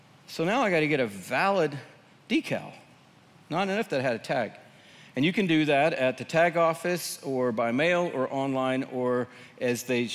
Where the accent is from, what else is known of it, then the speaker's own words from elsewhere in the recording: Atlanta, Georgia, United States; It's more than I grew up in Atlanta, Georgia.